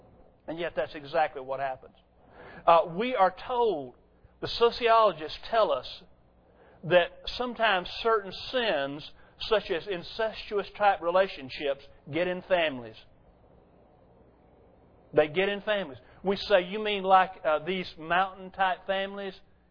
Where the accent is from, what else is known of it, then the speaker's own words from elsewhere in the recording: United States; this is painful for me to say as an American